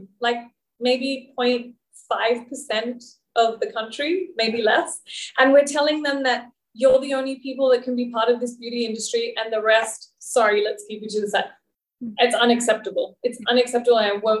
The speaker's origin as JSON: {"language": "English", "country": "Australia", "tie": "born or raised there", "said": "growing up in Australia as a brown girl"}